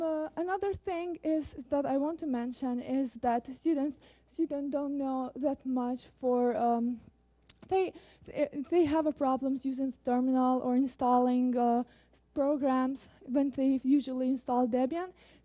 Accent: Kosovo; English is a second language; I come from Kosovo.

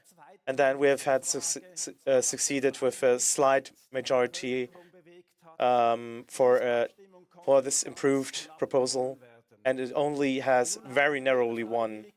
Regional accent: Lausanne, Vaud, Switzerland; We're going now to my hometown, to Lausanne

